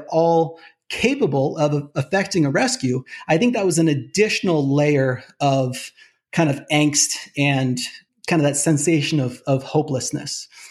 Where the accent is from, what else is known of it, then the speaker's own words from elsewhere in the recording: Half Moon Bay, California, United States; out on the coast where I grew up in Half Moon Bay, just about 20, 24 miles south of San Francisco.